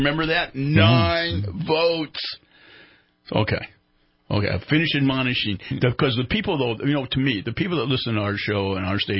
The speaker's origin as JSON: {"language": "English", "country": "United States", "said": "And we, as an American nation, and in California, which is probably still part of America, gets a 25% voting rate."}